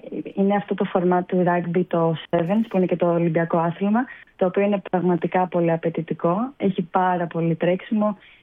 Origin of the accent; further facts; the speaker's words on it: Peloponnese, Greece; now in Athens, Greece; Όχι, εγώ είμαι από Αρκαδία, μένω Αθήνα, αλλά σπουδάζω στα Χανιά.